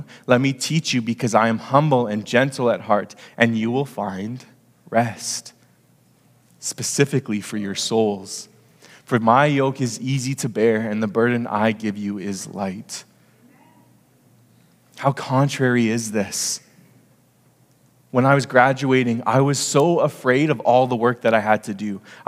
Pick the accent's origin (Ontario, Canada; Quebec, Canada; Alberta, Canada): Alberta, Canada; Edmonton; now in Kamloops, Canada; I came from Edmonton. And so I need no say more about that. Because now I live in Kamloops and I look outside and there's already trees growing that I've never seen in my life because Edmonton is flat.